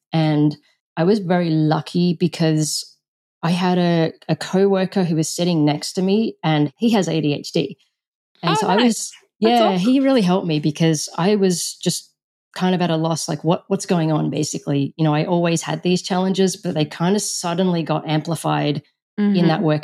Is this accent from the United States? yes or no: no; Melbourne, Victoria, Australia; I'm based in Melbourne now. I grew up in Melbourne as well, but that career was in both London and New York.